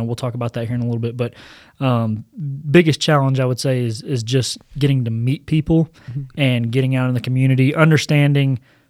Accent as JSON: {"language": "English", "town": "Hot Springs", "region": "Arkansas", "country": "United States", "tie": "born or raised there", "said": "So I was born in Hot Springs, Arkansas, a town about an hour south of Little Rock. And so grew up there most of my life, went to school there in high school"}